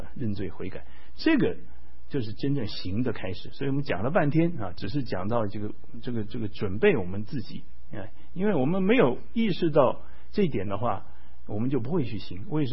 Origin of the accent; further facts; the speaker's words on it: Taiwan; 因为像我们从台湾这个长大的话哈，我们过去在台湾长大